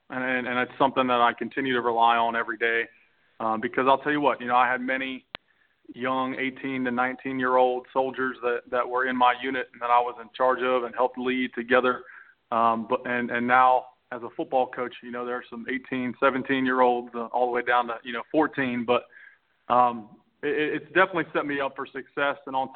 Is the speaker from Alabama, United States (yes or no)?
no; Orlando, Florida, United States; I mean, I tell you what, I'm not from this area, but, I'm from Orlando. But I tell you what, I feel like I grew up here.